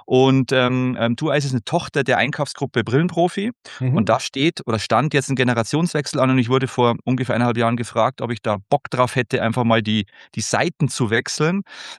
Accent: Bavaria, Germany; accent: Lower Bavarian; Ich bin ja vom Dialekt, man hört es ja, ich bin ja Bayer und sogar Niederbayer.

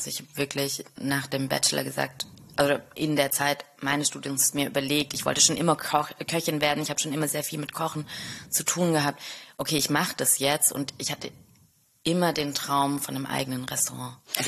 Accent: Stuttgart, Baden-Württemberg, Germany; now in Berlin, Germany; ich bin Stuttgarterin.

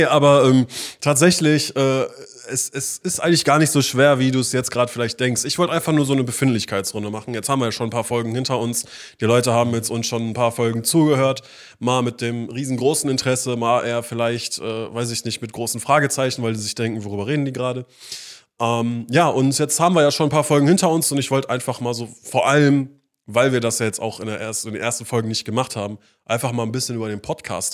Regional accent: Essen, North Rhine-Westphalia, Germany; ich bin 31 Jahre alt, ich bin von Sternzeichen Krebs. Ich komme aus Essen, aus dem Ruhrpott

